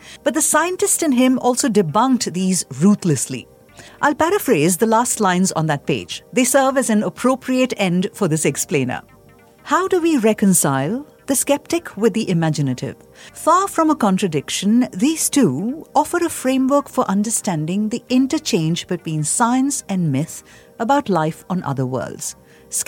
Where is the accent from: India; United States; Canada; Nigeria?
India; As an Indian, one might wonder what the Indian establishment's stance on this issue is.